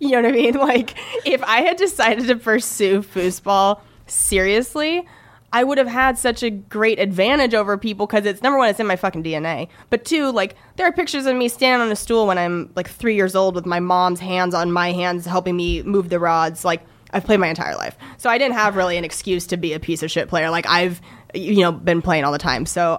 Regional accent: Spokane, Washington, United States; So I grew up in Spokane, Washington. So yeah, eastern part of Washington, kind of near Idaho.

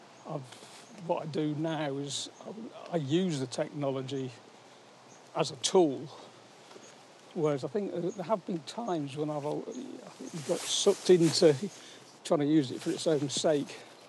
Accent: West Midlands, United Kingdom; now in Calderdale, United Kingdom; I was born and brought up in Warwickshire.

